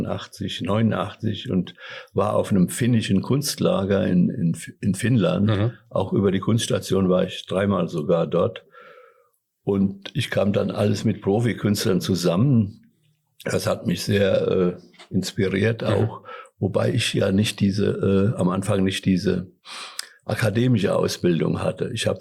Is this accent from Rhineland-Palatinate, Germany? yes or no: yes; Enspel, Rhineland-Palatinate, Germany; also born or lived in Bad Marienberg; Ich bin im Westerwald geboren, in Enspel im Westerwald bei Bad Marienberg. Das heißt, ich bin in Bad Marienberg geboren und in Enspel aufgewachsen.